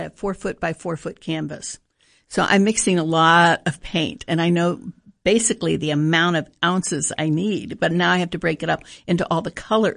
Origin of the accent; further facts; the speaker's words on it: Florida, United States; I grew up in Florida around the John Ringling Museum and the Ringling School of Art, so art's always been a part of my life.